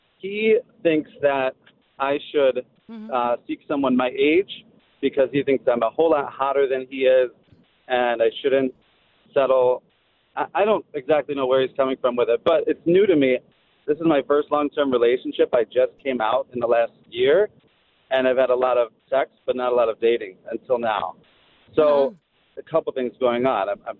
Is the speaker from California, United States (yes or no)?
no; Flint, Michigan, United States; I'm from Flint, Michigan.